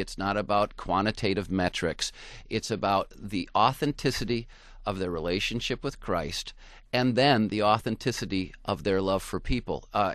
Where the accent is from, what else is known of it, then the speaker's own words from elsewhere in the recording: Union Lake, Michigan, United States; I am a proud part of the Michigan family. Was born and raised in Michigan. As you mentioned in the introduction, grew up in Union Lake.